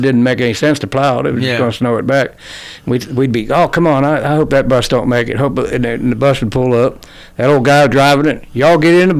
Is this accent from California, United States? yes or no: no; Pennsylvania, United States; Okay, well, I grew up in the Laurel Mountains in Pennsylvania